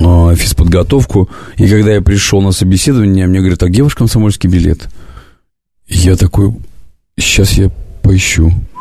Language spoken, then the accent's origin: Russian; Magnitogorsk, Chelyabinsk Oblast, Russia; Магнитогорск, мой родной город, да?